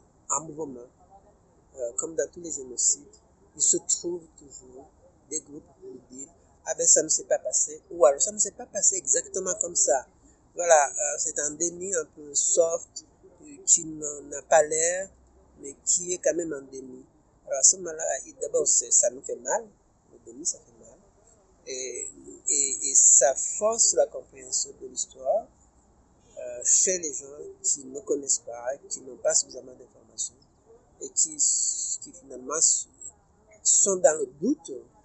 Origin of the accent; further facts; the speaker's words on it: Rwanda; en tant que Rwandais, en tant que fils, frère et frère de personnes massacrées